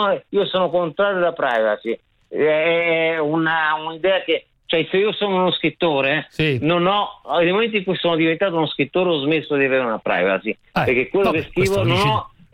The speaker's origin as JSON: {"language": "Italian", "country": "United States", "said": "Allora, sono americano"}